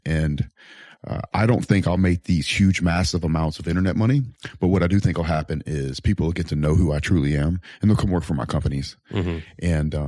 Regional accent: Louisiana, United States; South Louisiana. Yeah. You ever been to Louisiana?

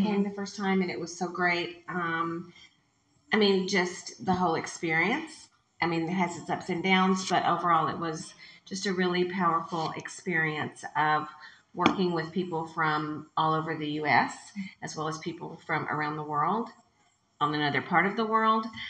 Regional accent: Grapevine, Texas, United States; I'm a teacher from Grapevine, Texas

